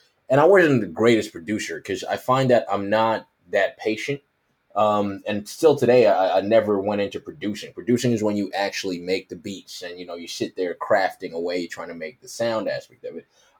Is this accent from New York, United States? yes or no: yes; New York City, New York, United States; because I grew up in Harlem, we had like a youth center